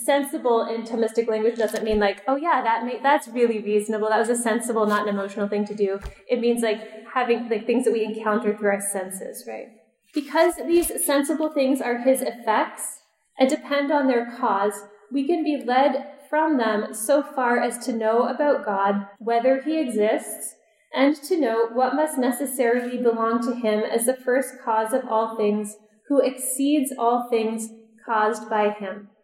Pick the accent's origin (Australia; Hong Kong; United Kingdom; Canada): Canada; now in United States; So I grew up actually further north. I'm not a native Texan. You can hear that in my voice immediately, right? 8 years in Texas, so I've learned about it, but I grew up in Canada on a farm.